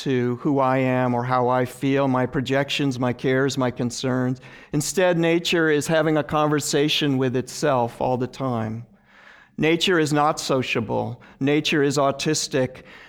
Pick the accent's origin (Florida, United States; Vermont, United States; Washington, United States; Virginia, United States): Vermont, United States; Bennington; this is a photograph I took in my hometown of Bennington, Vermont a couple of days ago